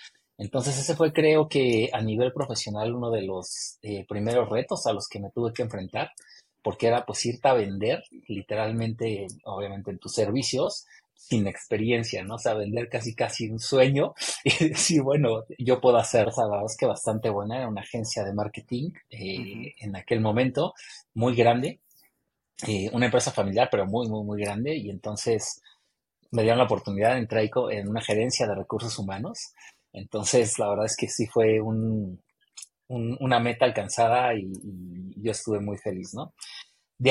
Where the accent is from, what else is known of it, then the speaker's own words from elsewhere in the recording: Mexico City, Mexico; born there; hoy tengo 45 años, felizmente casado ya. Nací en la Ciudad de México, sigo viviendo en la Ciudad de México. Bueno, ahorita estoy en el Estado de México, pero yo lo considero como, ya sabes, que está pegado y es Ciudad de México.